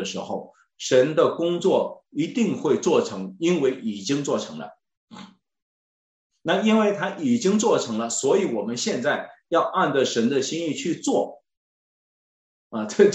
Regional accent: China; 只不过我们中国人在这个过程的当中，在教会将要结束被提之前，我们蒙了上帝的救恩，有机会进入教会。

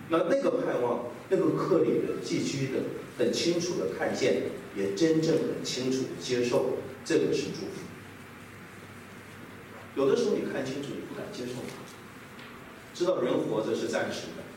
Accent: Heilongjiang, China; moved away as an adult; also born or lived in Shanghai; 所以我考大学，我去了上海， 从黑龙江到上海

